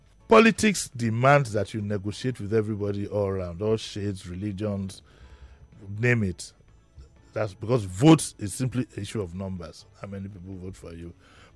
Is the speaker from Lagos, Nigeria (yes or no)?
yes; Yaba, Lagos, Nigeria; When I was growing up in Yaba, you had everybody, you know, from the east, from the north